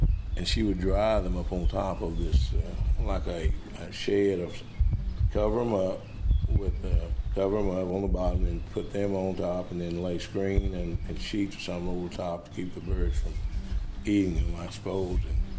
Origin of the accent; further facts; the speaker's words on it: Dardanelle, Arkansas, United States; And then they all just moved this direction to Dardanelle, and that's where we were born and raised right here.